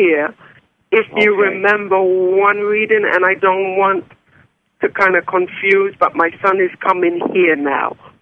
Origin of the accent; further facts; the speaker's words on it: London, United Kingdom; my parents are from Jamaica, and I'm from London, England.